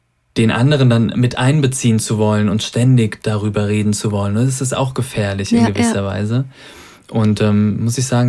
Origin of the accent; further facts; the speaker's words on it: Germany; Wir sind in Deutschland groß geworden, wir sind in einem Sozialstaat groß geworden